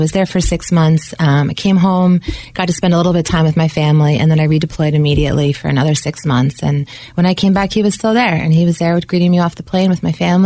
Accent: New York, United States; So I grew up here in New York.

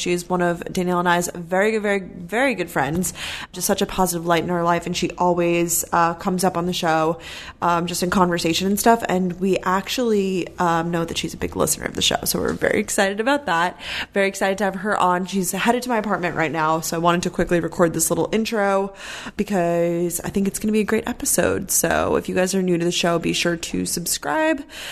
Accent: Long Island, New York, United States; I'm from Long Island, New York, and my dad was actually a New York City firefighter for a very long time

